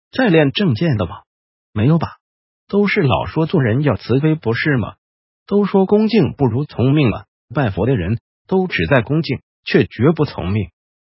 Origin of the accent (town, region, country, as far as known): Taiwan